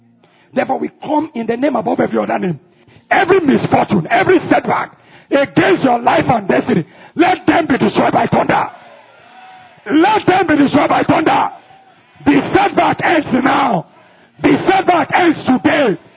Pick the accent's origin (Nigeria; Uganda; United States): Nigeria; Abuja, Federal Capital Territory; I've shared with you when I was growing up in Abuja, when I was coming up working, where I want to go and buy land.